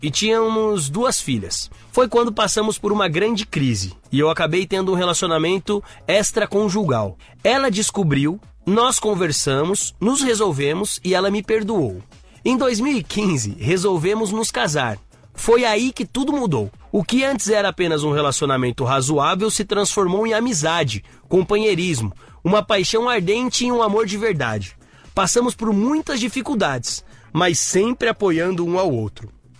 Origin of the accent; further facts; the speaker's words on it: Belo Horizonte, Minas Gerais, Brazil; tenho 43 anos e sou de Belo Horizonte.